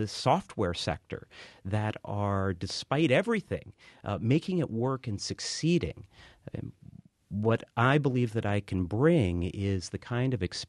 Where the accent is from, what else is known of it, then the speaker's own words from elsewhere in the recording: Hartland, Vermont, United States; And I feel very lucky that I am a Vermonter. I grew up in Heartland